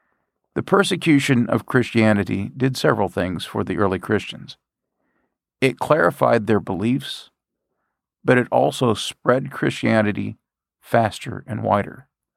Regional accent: Bowling Green, Kentucky, United States; I want to send my love letter to Bowling Green in that area because I still consider it my hometown.

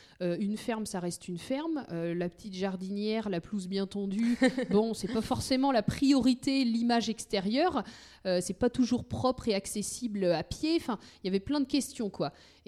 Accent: France; Chez nous, en France, on est vite un peu apeuré sur des fermes de 150 vaches

